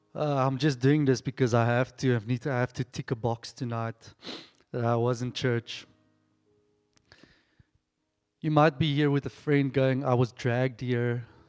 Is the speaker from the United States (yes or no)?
no; Mossel Bay, Western Cape, South Africa; now in Stellenbosch, South Africa; We come from Mossel Bay. We've recently moved down here.